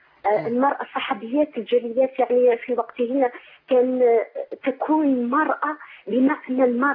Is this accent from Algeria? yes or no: yes; Algeria; يا شيخ أنا أخ من الجزائر